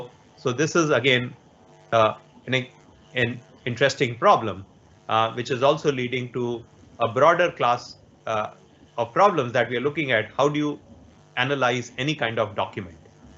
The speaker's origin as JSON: {"language": "English", "country": "India", "first_language": "Hindi", "second_language": "English", "said": "For a native Hindi speaker like me, because the Z sound is missing in my native language, I might replace that Z sound with the closest sound, which is J."}